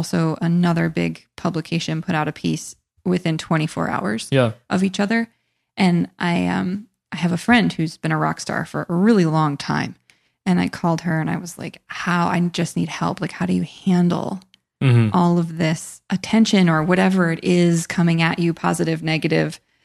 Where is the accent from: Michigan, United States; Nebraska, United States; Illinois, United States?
Michigan, United States; I'm from Michigan. I kind of understand.